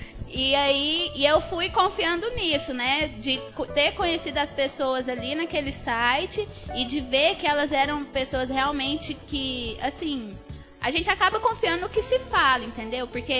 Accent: Goiânia, Goiás, Brazil; now in Rio de Janeiro, Brazil; Eu saí de Goiânia, fui pro Rio de Janeiro e não conhecia ninguém.

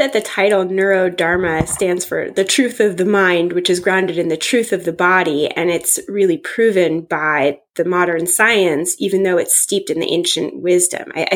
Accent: California, United States; I grew up in California if it's a comfort.

